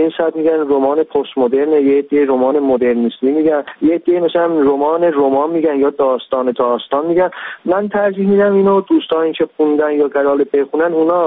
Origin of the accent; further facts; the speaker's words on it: Iran; من ایرانی هستم